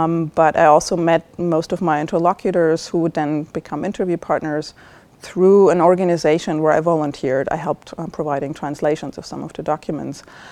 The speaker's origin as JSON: {"language": "English", "country": "Germany", "tie": "born or raised there", "also_born_or_lived": "East Germany", "said": "I grew up in East Germany, the former GDR"}